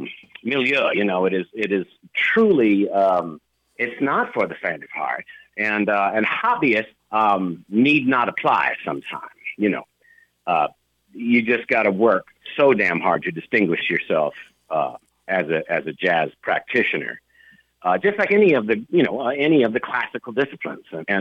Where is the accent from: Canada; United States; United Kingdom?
United States; Sacramento, California; Well, I've been in Sacramento, California since my 10th year, just on the cusp of my 10th year. But I have to remind everyone, it was south. Sacramento.